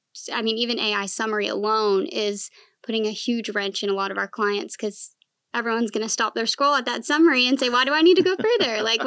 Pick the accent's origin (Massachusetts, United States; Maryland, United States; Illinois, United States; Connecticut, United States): Illinois, United States; No, I'm actually from Illinois.